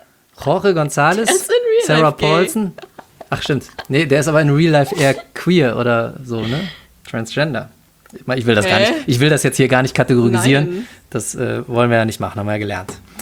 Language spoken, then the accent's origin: German; Porz, North Rhine-Westphalia, Germany; Ich komme aus Porz.